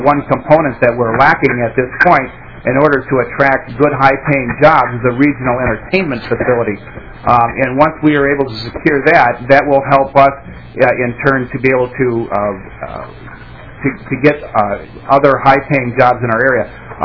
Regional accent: Bemidji, Minnesota, United States; from Bemidji, and members of the committee, thank you.

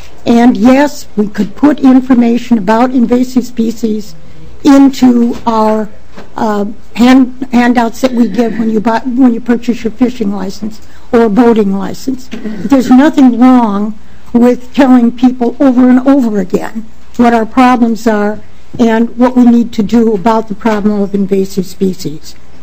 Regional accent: Illinois, United States; I'm from Cook County. We've never seen one of these devices that do the decontamination.

